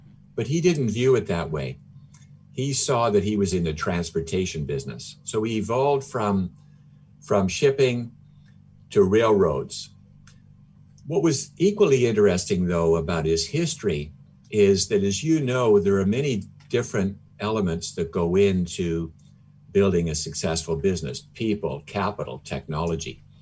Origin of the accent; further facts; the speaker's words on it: Canada; Yeah, I'm a Canadian